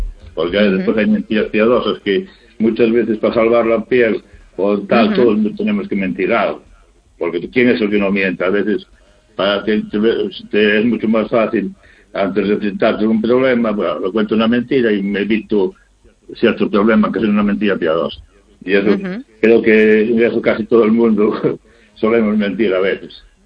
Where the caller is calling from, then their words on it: Narón, Galicia, Spain; de Narón.